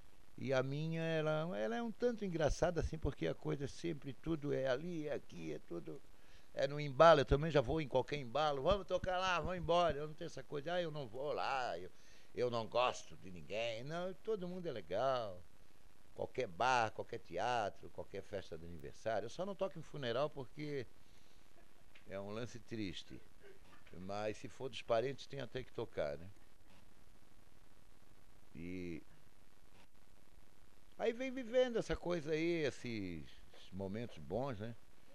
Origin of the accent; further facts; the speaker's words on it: Florianópolis, Santa Catarina, Brazil; moved away as an adult; also born or lived in Curitiba / Porto Alegre / São Paulo; nasci em 1951, sou brasileiro, natural de Florianópolis, né? Fiquei em Florianópolis até 19 anos, depois de 19 anos fui para São Paulo, primeiro fui para Curitiba, depois Curitiba, Porto Alegre, São Paulo, trabalhei uns 20 anos em São Paulo, Porto Alegre uns 3 anos